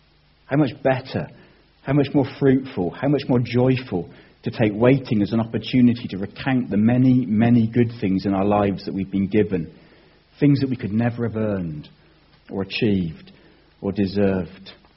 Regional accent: United Kingdom; We're British people, we're great

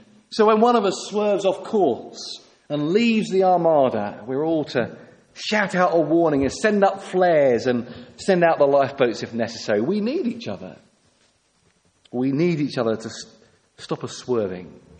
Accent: England, United Kingdom; We're English, aren't we?

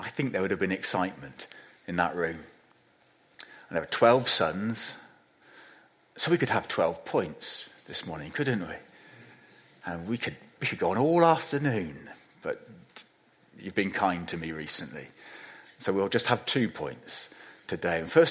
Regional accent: Bradford-on-Avon, South West England, United Kingdom; One of my friends who I grew up with in Bradford-on-Avon, who knew me better than most people

